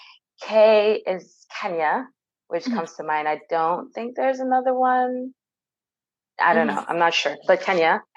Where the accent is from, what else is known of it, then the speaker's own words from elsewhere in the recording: United States; I am Haitian American. Both of my parents migrated to the States in the mid to late 80s. And I've grown up here ever since in a very multicultural upbringing.